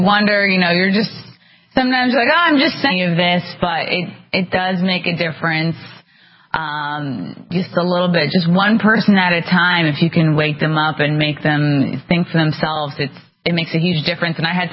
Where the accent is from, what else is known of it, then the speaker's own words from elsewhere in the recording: New York, United States; So that's encouraging, especially as a New Yorker.